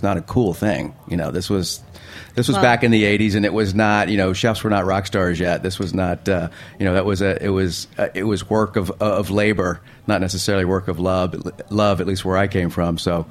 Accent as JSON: {"language": "English", "region": "Virginia", "country": "United States", "tie": "born or raised there", "also_born_or_lived": "Spain", "said": "like born in Spain and lived in lots of places and lots of states. And I guess if I had to call a home from a childhood perspective, I'd went to high school all 4 years in Virginia."}